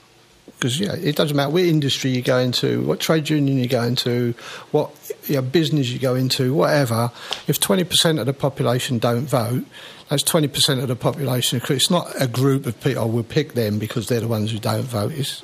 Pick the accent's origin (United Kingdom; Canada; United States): United Kingdom; London; as well as being, a British person, as well as being English, as well as being a Londoner, as well as being an East Londoner